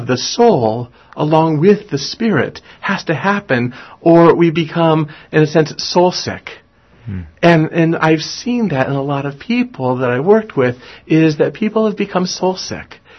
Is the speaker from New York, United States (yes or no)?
no; Seattle, Washington, United States; also born or lived in Los Angeles; I come from Los Angeles, California originally, through Seattle areas as growing up, back down to California for college, out to Pennsylvania for seminary, Colorado for First Parish.